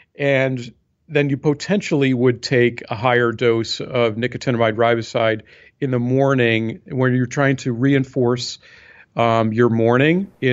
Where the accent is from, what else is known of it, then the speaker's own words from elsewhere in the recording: Boston, Massachusetts, United States; also born or lived in California; back in my hometown of Boston and I step off the curb, you know, people are going to honk a horn